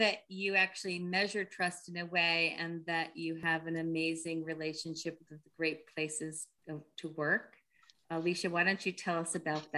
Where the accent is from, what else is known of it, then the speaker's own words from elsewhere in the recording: Owego, New York, United States; I'm from Owego, New York, where is near where you're all living now. So I love the upstate New York connection.